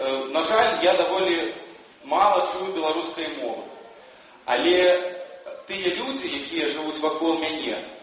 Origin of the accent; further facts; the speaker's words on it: Lithuania; Belarusian is a second language; яны чуюць мяне, як я размаўляю па-беларуску, яны ведаюць, што я з Літвы.